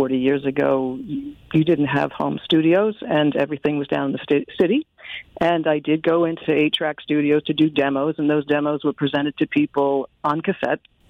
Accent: Rye, New York, United States; now in White Plains, United States; Born and raised in Rye, and I moved all of 6 miles, and I'm in White Plains now.

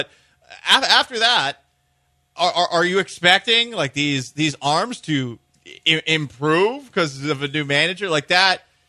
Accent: Boston, Massachusetts, United States; I'm just from Boston and hate the idea of that city as a whole.

